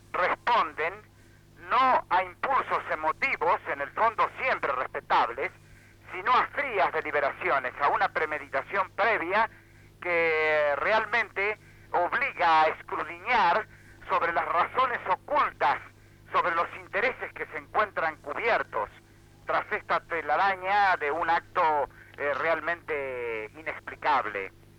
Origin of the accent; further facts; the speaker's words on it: Argentina; He estado en los Estados Unidos, en los estados sureños, hace ya algunos años. Y le advierto que como argentino he sentido una reacción epidérmica